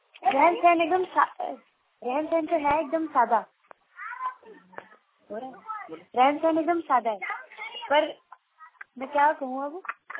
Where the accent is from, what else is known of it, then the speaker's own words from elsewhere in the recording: Chandigarh, India; यहाँ पे चंडीगढ़ से आई हूँ